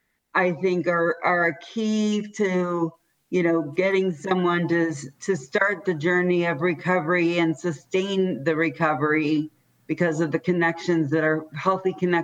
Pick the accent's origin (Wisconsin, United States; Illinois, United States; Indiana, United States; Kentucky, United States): Indiana, United States; especially growing up in Indiana